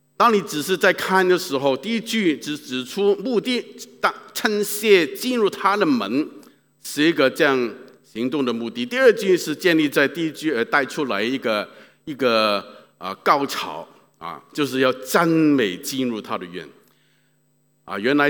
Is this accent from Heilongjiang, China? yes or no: no; Guangdong, China; accent: Cantonese; 好像我们广东话说倒米啊